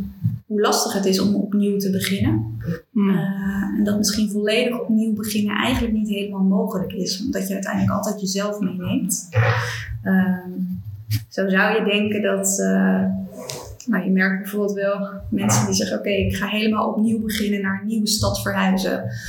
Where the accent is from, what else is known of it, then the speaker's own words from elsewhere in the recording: Rijnsburg, South Holland, Netherlands; Ik ben sinds kort 30 jaar oud. Ik ben opgegroeid in Rijnsburg.